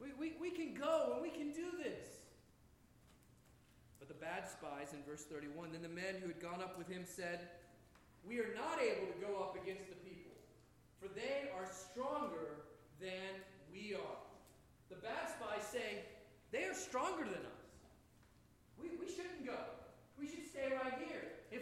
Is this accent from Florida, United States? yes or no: yes; Florida, United States; And I grew up in Florida, so I might be a little biased, right?